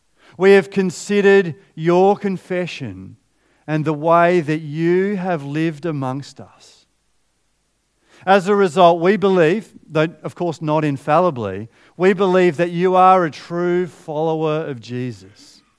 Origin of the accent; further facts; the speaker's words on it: Australia; I'm an Australian citizen